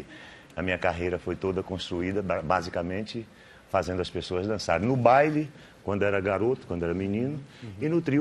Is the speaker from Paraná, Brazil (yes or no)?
no; Feira de Santana, Bahia, Brazil; born there; also born or lived in Vitória da Conquista / Itabuna; Eu nasci em Feira de Santana, mas eu sou meio cigano pelo fato de que eu morei... Fiquei em Feira um mês, depois fui para a Vitória da Conquista. De lá eu fui para Itabuna, o Baita. Eu morei em vários lugares.